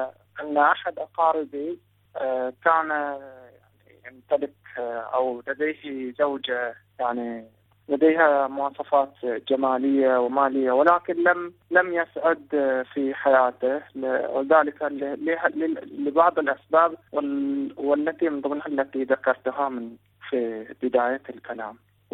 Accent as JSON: {"language": "Arabic", "town": "Qatif", "region": "Eastern Province", "country": "Saudi Arabia", "said": "من القطيف السعودية، موظف في القطاع الخاص"}